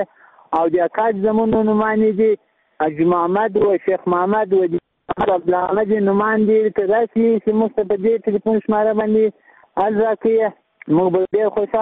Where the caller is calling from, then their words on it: Ghazni, Afghanistan; زه د غزنی دی ولایت دی واغز ولسوالی د شزدګانو اوسیدم کیم.